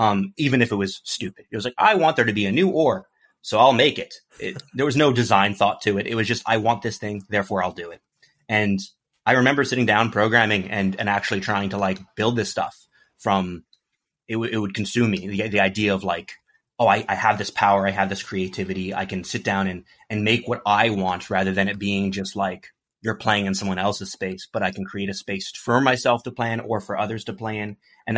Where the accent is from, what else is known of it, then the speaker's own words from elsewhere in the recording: Long Island, New York, United States; now in Seattle, United States; I grew up on Long Island, New York, so pretty boring suburb.